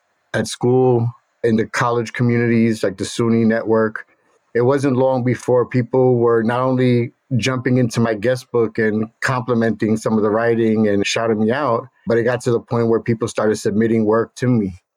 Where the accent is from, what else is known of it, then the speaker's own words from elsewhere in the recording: Brooklyn, New York, United States; I grew up in East New York, Brooklyn, one of the roughest neighborhoods in New York at the time.